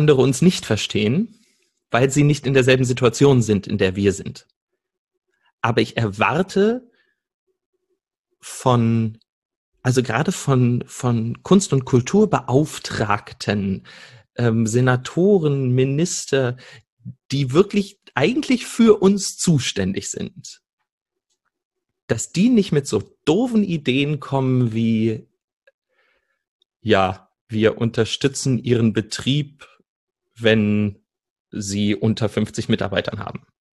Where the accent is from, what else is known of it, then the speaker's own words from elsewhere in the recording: Salzgitter, Lower Saxony, Germany; now in Stuttgart, Germany; Ich bin aufgewachsen in Salzgitter, einer Stadt, die die meisten wahrscheinlich von der Autobahnausfahrt kennen. Und bin dann nach Berlin gegangen, um zu studieren und lebe mittlerweile in Stuttgart.